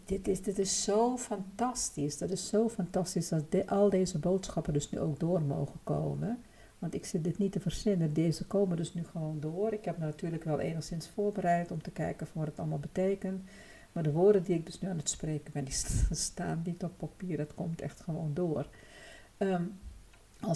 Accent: Suriname; now in Netherlands; Maar ik weet dat in Suriname ook wel gedaan wordt, waar ik vandaan kom. India kent natuurlijk ook wel ik bedoel, mijn voorouders komen uit India.

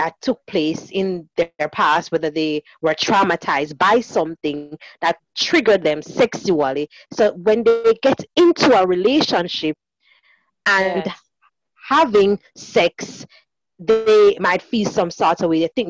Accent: Jamaica; back in the days, in my days, growing up in Jamaica, how dare you talk about sex?

